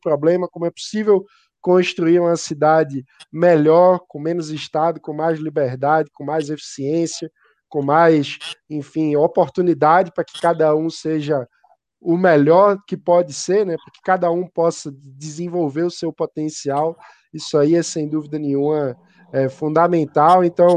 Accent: Northeast Region, Brazil; Eu, como nordestino, sei que a região norte e a região nordeste do Brasil precisam muito de liberdade

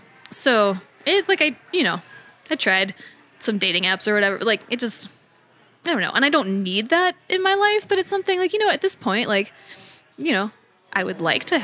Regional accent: East Coast, United States; So, but, you know, I'm from the East Coast, and it was cool being back in, like, East Coast forests.

